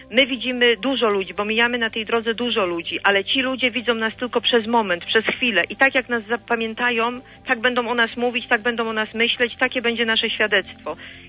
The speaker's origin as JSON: {"language": "Polish", "town": "Gniezno", "region": "Greater Poland Voivodeship", "country": "Poland", "said": "ja jestem z Gniezna"}